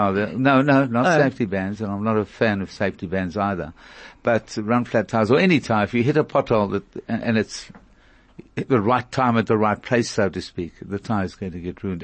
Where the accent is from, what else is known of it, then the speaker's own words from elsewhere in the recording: South Africa; Yeah, they know we're South African.